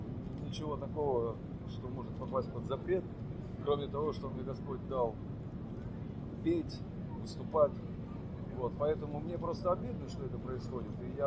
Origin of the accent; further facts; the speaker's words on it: Tikhoretsk, Krasnodar Krai, Russia; я когда-то жил в городе Тиховецке. Я пошел там в школу, потому что там служил мой отец. Я вообще родился в Краснодарском крае, вот где батя мой служил.